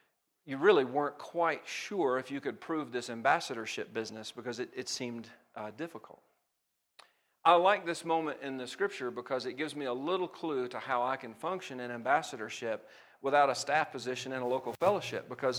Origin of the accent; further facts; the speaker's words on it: Alabama, United States; I grew up in a small country church in Alabama. You can hear it in my accent, right?